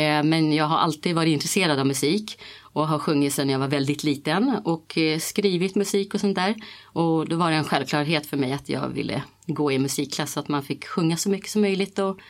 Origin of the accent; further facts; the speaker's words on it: Tyresö, Stockholm County, Sweden; Och jag har bott här hela tiden. Ett tag flyttade jag utomlands, men annars så är jag Tyresöbo.